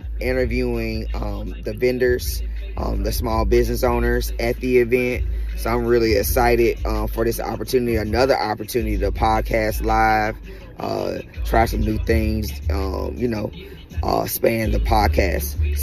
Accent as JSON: {"language": "English", "town": "Dallas", "region": "Texas", "country": "United States", "tie": "born or raised there", "said": "This is my debut modeling experience in Dallas, in my hometown."}